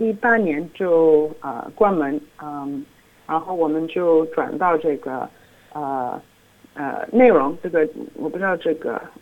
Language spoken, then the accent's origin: Chinese; China; 为什么我们中国人就糖尿病啊